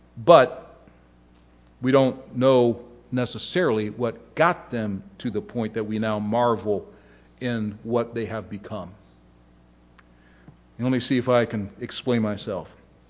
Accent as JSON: {"language": "English", "region": "Ohio", "country": "United States", "tie": "born or raised there", "said": "Now, I grew up in Ohio. I'm a Cleveland Cavaliers fan."}